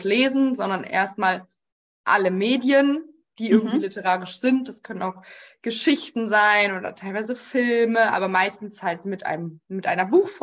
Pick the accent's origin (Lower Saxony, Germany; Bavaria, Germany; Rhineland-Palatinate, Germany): Lower Saxony, Germany; Osnabrück; moved away as an adult; now in Cologne, Germany; Ich wohne in Köln, ich bin aber auch … aus Köln, ich komme aber ursprünglich aus Osnabrück und bin eben zum Studium hingezogen